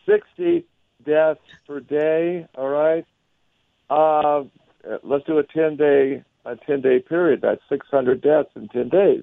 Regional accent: Utah, United States; a huge wave in my home state here in Utah that's putting our governor under the hot seat.

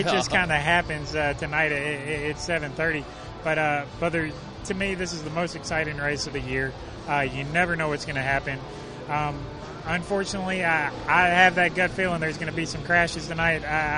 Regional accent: the South, United States; the fact that we're here in Florida, and I'm from the South

